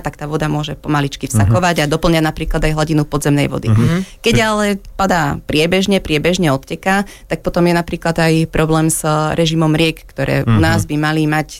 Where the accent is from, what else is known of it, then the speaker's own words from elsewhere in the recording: eastern Slovakia, Slovakia; now in Bratislava, Slovakia; Z východu.